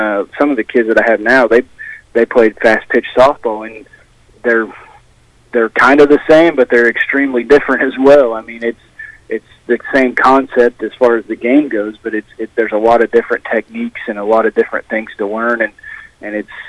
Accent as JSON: {"language": "English", "town": "Jamesport", "country": "United States", "tie": "born or raised there", "said": "I grew up in Jamesport"}